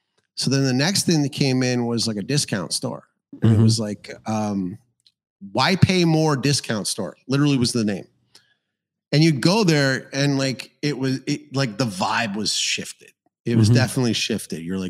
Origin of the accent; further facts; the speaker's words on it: Calgary, Alberta, Canada; we had a place when I was growing up in Calgary, and it was our local.